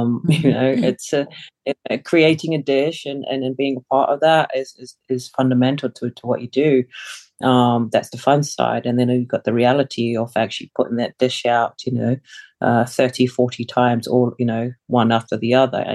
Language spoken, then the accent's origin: English; Samoa; English is a second language; now in New Zealand; We moved from Samoa to New Zealand. I couldn't speak English. So, of course, having to adjust to a whole new country, you know, and pick up the lingo.